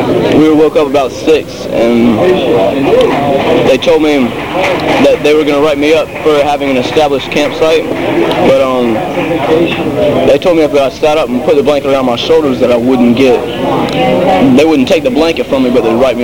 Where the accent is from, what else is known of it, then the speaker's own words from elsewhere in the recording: North Carolina, United States; North Carolina.